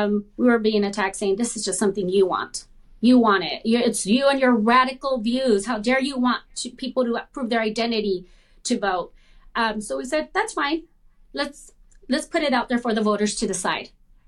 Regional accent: Los Angeles, California, United States; Like I said, I grew up in Los Angeles in the low-income community. I'm a Latina.

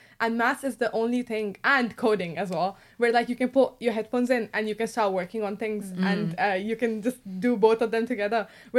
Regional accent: Pakistan; moved away as an adult; now in United Kingdom; I grew up in Pakistan. I moved to the UK when I was 18

